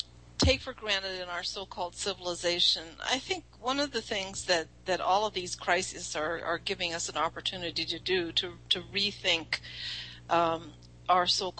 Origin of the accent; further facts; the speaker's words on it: Midwest, United States; I grew up in the Midwest, where almost everybody had a gun when I grew up, but people also used to hunt.